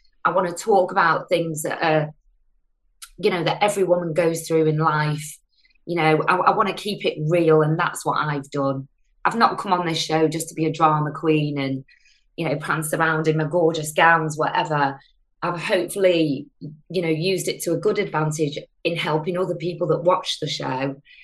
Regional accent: United Kingdom; You know, I'm a British Asian, Indian background, and, you know, just seeing my mum, my aunties that weren't really allowed to have that confidence.

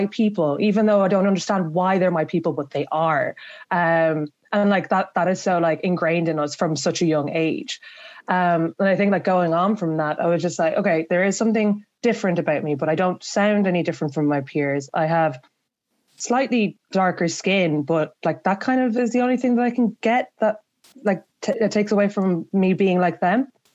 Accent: Ireland; growing up in Ireland as a daughter of immigrant parents, but like not really realizing that I was an immigrant or like of immigrant descent.

